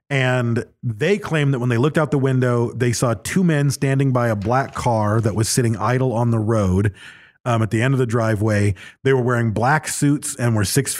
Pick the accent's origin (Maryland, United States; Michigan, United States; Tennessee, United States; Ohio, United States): Michigan, United States; growing up in Michigan, there were certain roads that I would drive on and there were always cars that slipped off those fucking roads into the snowbanks.